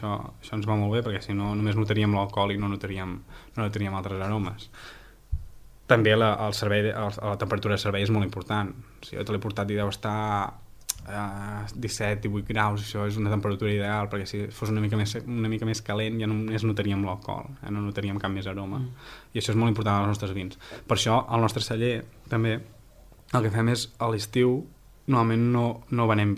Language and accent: Catalan; Torelló, Catalonia, Spain; quan era petit i anava a comprar llaminadures a la botiga del meu poble, que era Torelló, a Osona.